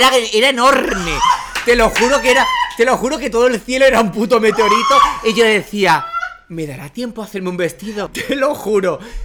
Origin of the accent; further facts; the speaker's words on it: Seville, Andalusia, Spain; que lo utilicé para un bolo en Sevilla, además, porque era mi tierra, era como algo especial